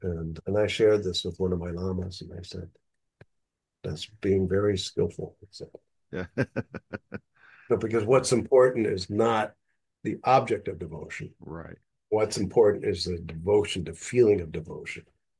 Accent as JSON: {"language": "English", "town": "Ithaca", "region": "New York", "country": "United States", "tie": "born or raised there", "said": "I am teaching Vipassana for Namgyal Monastery here in Ithaca, my hometown, this spring."}